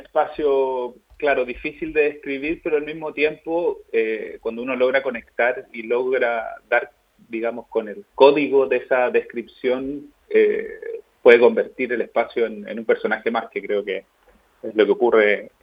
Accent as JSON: {"language": "Spanish", "country": "Chile", "said": "Es verdad que yo soy chileno"}